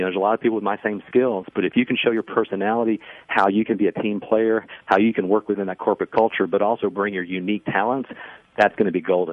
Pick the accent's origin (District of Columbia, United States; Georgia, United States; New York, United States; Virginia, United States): Georgia, United States; Atlanta; I'm from the South. I was growing up in Atlanta.